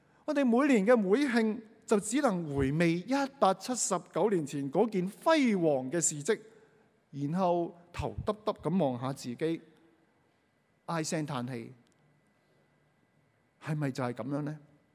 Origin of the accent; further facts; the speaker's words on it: Tai Po, New Territories, Hong Kong; 我嚟自大埔嘅，我嚟自禮賢會大埔堂，我喺大埔成長嘅。